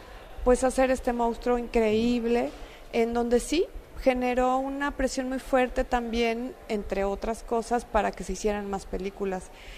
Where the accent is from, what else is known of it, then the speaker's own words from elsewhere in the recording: Guadalajara, Jalisco, Mexico; Soy de Guadalajara, hay que apoyar a los tapatíos.